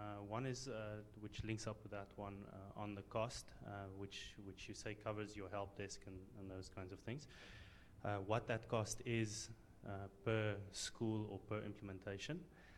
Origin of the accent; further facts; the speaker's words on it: Namibia; Hi, I'm from Namibia, and we are running several projects